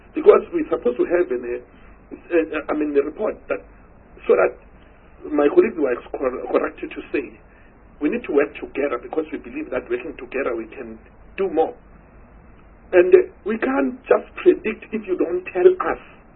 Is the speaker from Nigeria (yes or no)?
no; Mpumalanga, South Africa; Because I know I'm from Mpumalanga.